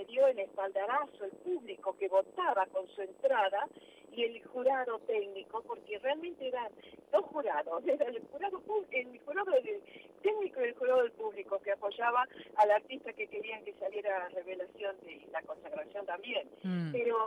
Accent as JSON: {"language": "Spanish", "town": "San Carlos", "region": "Salta", "country": "Argentina", "tie": "born or raised there", "said": "todo lo que se ha vivido en San Carlos, en mi pueblo, en el Valle Calchaquí"}